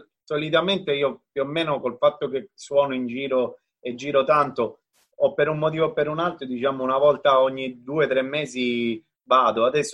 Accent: Caltagirone, Sicily, Italy; born there; sono nato a Caltagirone, la città dell'arte e della politica.

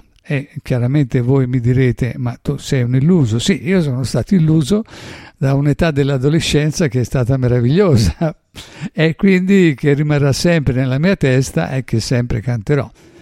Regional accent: Sicily, Italy; now in Florence, Italy; mi sono trasferito dalla Sicilia a Firenze per vari motivi familiari

